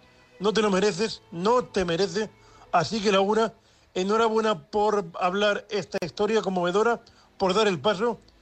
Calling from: Murcia, Region of Murcia, Spain; de Murcia, vuestro amigo cuponero invidente.

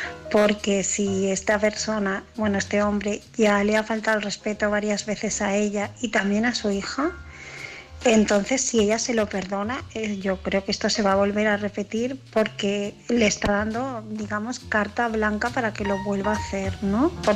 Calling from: Barcelona, Catalonia, Spain; de Barcelona

